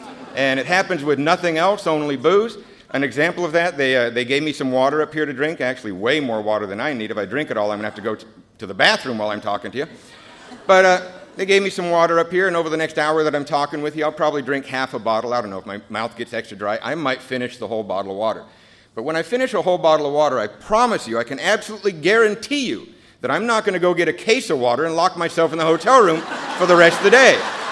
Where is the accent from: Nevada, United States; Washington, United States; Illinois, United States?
Washington, United States; Seattle; we lived in Seattle. Actually, I grew up in Ballard.